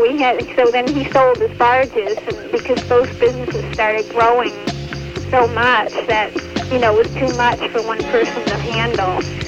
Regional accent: Chatham, New Jersey, United States; moved away as an adult; also born or lived in Connecticut / New Hampshire; I was born and raised in Chatham.

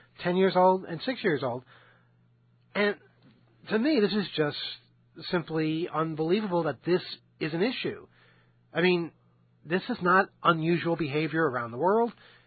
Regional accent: Jamaica; I grew up in Jamaica

